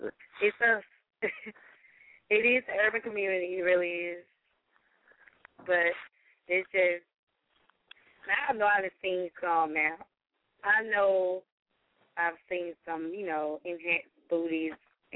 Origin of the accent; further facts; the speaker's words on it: Georgia, United States; And I'm from Georgia, from the country.